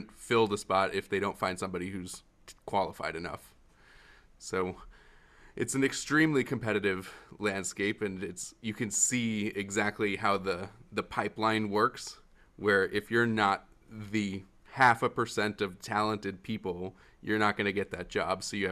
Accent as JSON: {"language": "English", "town": "Milwaukee", "region": "Wisconsin", "country": "United States", "tie": "born or raised there", "said": "Like my hometown in Milwaukee, most of the people who apply for the jobs in Milwaukee are from across the country or even out of the country."}